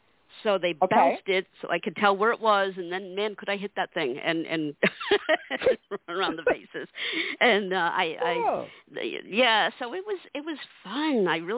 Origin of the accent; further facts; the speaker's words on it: Connecticut, United States; I grew up in Connecticut, so there were a lot of blind children in schools there